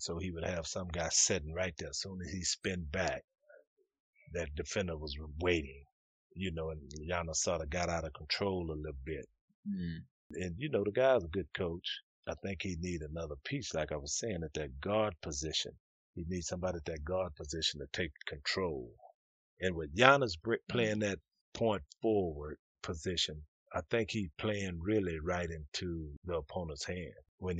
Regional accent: Texas, United States; I mean, you know, I'm from Texas, you understand?

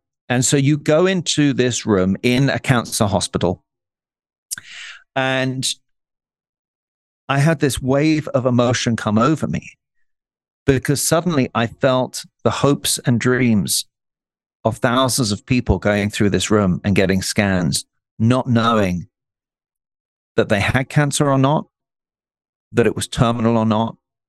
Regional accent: England, United Kingdom; Now, I'm an Englishman.

